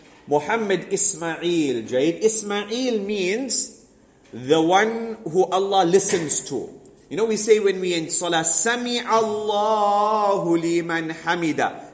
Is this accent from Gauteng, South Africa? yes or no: no; Tongaat, KwaZulu-Natal, South Africa; I come from Tongat. I live in Tongat. I come here on the Saturday whenever I'm in the country.